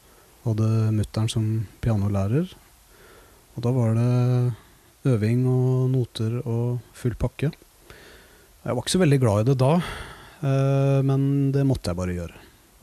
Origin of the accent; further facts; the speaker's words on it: Våler, Østfold, Norway; Nei, jeg kom fra Våler i Østfold. Moss er jo nærmeste byen, og det er veldig sånn rockeby.